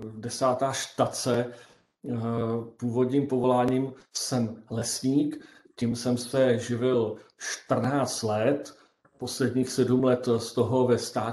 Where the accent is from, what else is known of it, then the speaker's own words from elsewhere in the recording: Rakovník, Central Bohemian Region, Czechia; jsem z Rakovníka, respektive z malé vesničky od Rakovníka. Letos mi bylo 55 let